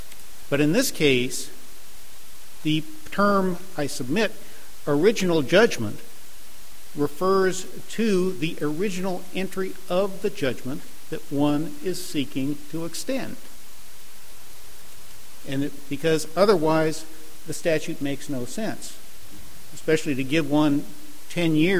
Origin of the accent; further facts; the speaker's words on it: California, United States; I'm from California, and we have a legislature there which has written some real doozies of statutes.